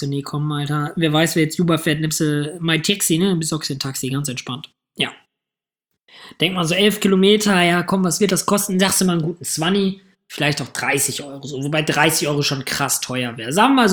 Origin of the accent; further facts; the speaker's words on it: Hamm, North Rhine-Westphalia, Germany; Ich komme ja aus Hamm. Müsst ihr nicht kennen. Kennt ihr wahrscheinlich schon durch den Bahnhof.